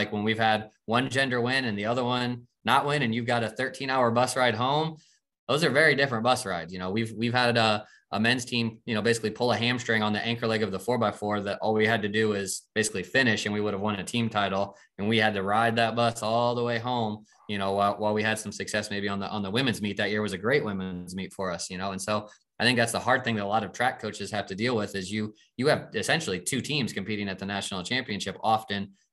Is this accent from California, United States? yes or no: no; Fort Wayne, Indiana, United States; I grew up in Fort Wayne. My wife's family's from less than 3 hours away from here. And so we're in a unique situation that I get to do all this in my home city.